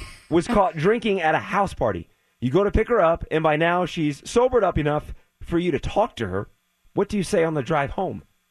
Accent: Pennsylvania, United States; Born and raised in Bucks County in the 70s, was a child of the 80s and loved playing Nintendo and Atari and rode his three-wheelers and four-wheelers.

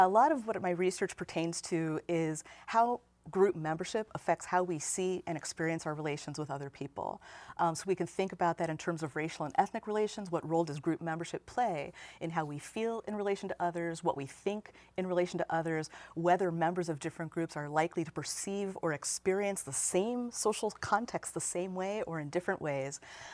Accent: Gary, Indiana, United States; Well, you know, so I was growing up in Gary in the 70s and 80s, right?

